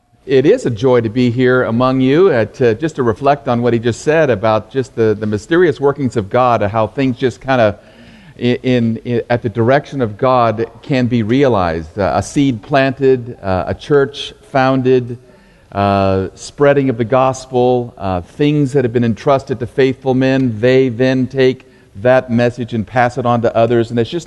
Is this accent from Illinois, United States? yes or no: no; California, United States; now in Denton, United States; I came from Southern California on a jazz trombone scholarship to UNT.